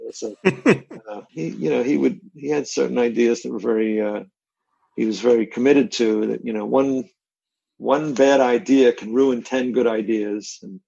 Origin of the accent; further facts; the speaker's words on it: East Coast, United States; I mean, I was from the East Coast, he was from the West Coast, and we were just comparing notes.